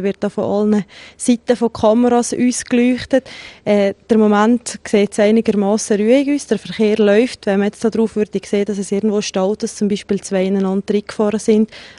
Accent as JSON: {"language": "German", "region": "Valais", "country": "Switzerland", "said": "Das ist so etwas, was sogar mir als Walliserin im Begriff ist, dass da immer wieder Stau ist."}